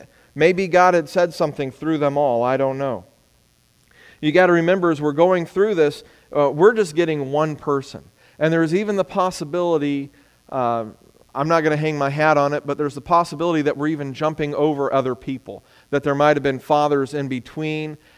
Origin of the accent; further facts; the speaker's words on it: Texas, United States; It's mind-boggling to some extent to me, but I'm from Texas.